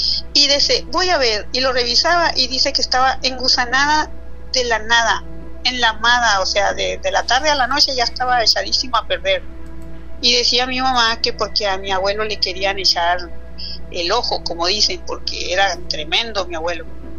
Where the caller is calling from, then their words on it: Caborca, Sonora, Mexico; soy su amiga de Caborca.